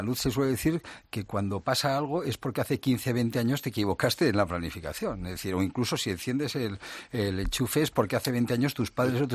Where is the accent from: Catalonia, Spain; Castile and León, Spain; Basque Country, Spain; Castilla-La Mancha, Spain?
Basque Country, Spain; Mi tierra, el País Vasco, el 24,5%.